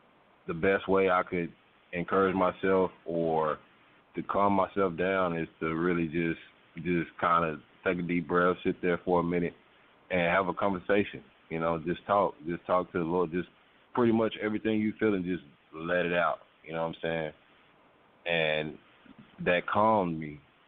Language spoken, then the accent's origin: English; Arkansas, United States; I'm from Arkansas, so something happened at home